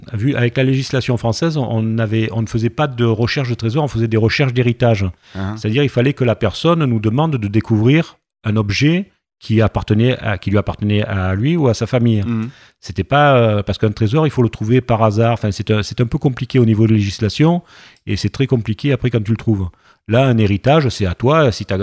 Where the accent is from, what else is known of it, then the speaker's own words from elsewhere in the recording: L'Isle-sur-la-Sorgue, Provence-Alpes-Côte d'Azur, France; Je suis de Provence, de l'Île-sur-la-Sorgue. Ouais. C'est mon fief, c'est le fief de mes ancêtres. Et j'en suis super fier.